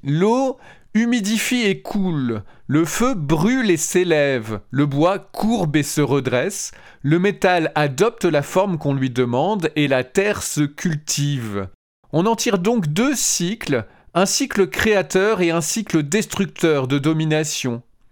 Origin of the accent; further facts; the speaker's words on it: France; parce que je suis français